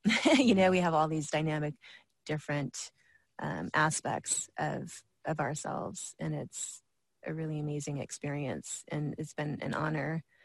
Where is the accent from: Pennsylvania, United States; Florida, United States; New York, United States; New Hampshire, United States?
Florida, United States; Orlando; she's from Novato, California, and I'm from Orlando, Florida.